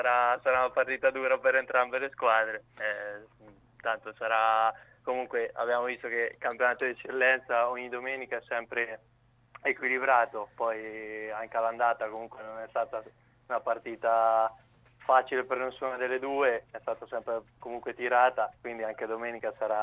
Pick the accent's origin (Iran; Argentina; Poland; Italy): Italy; Ancona, Marche; sono da Ancona, poi comunque gli ultimi 2 anni sono stato